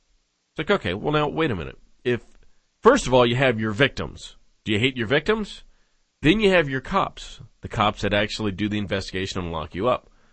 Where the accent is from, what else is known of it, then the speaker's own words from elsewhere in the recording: Edmonds, Washington, United States; moved away; However, I went back to my hometown, to Edmonds, and was able to drive around and go anywhere that I wanted to, simply by recollection from when I was a little kid.